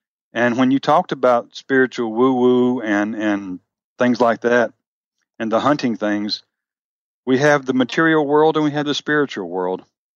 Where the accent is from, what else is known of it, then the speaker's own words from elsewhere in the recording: Memphis, Tennessee, United States; the redneck hunting instructor part comes from having been born and raised in Memphis, Tennessee. Our family was always hunting and fishing and things like that.